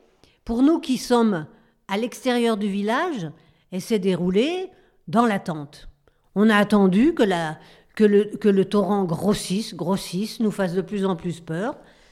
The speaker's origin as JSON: {"language": "French", "town": "Saint-Martin", "country": "St. Martin", "said": "On est de Saint-Martin, on a un maire qui est à la mairie"}